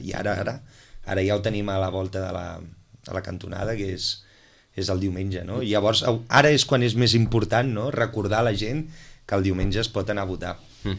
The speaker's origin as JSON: {"language": "Catalan", "region": "Catalonia", "country": "Spain", "said": "El que realment és el que volem ser com a catalans"}